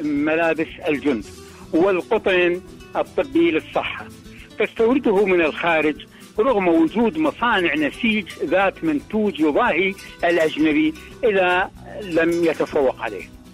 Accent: Iraq; أضرب لكم مثلا عندنا بالعراق لتوضيح القصد

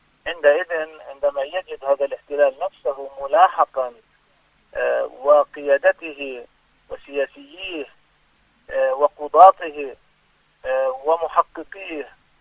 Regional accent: Palestine; المطلوب منا كفلسطينيين وهذا ما نسعى له، وهناك وعي بذلك واهتمام

